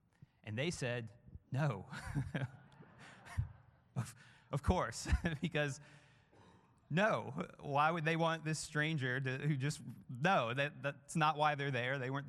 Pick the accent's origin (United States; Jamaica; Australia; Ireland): Ireland; I am Irish, actually. Believe it or not, I am half Irish, half Arabic.